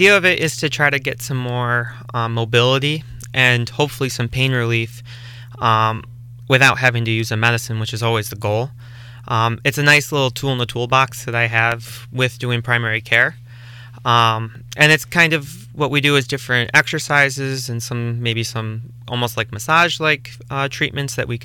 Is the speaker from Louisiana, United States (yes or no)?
no; Rochester, New York, United States; I'm from Rochester. I just went to undergrad out in Cleveland.